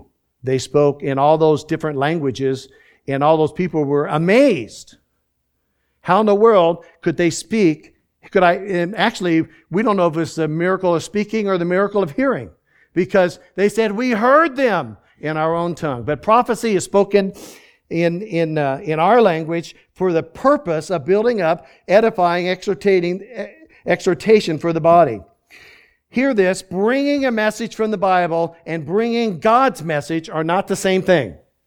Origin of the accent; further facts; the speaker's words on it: Florida, United States; born there; By the way, I was born in Florida.